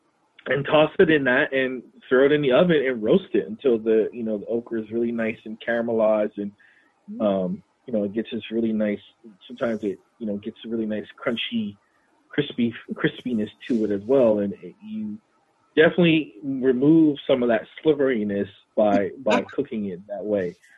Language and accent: English; New Jersey, United States; growing up in the North, but my grandmother cooked okra a lot in our home in New Jersey.